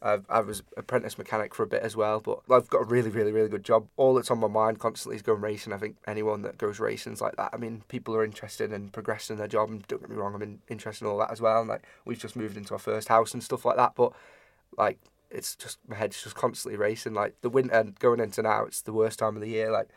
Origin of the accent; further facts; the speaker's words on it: Ramsey, Isle of Man; my grandmother, she was watching Ramsey, like, because we're from Ramsey